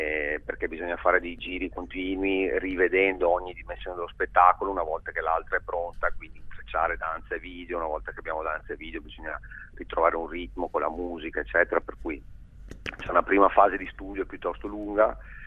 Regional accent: Venice, Veneto, Italy; also born or lived in Paris; now in Buenos Aires, Argentina; Io sono di Venezia, poi ho vissuto a Parigi, adesso sono arrivato a Buenos Aires e vivo qui.

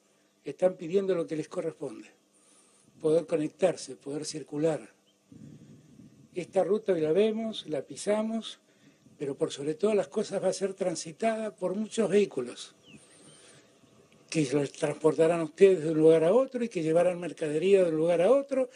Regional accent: Buenos Aires, Argentina; El derecho que tengo yo como porteño.

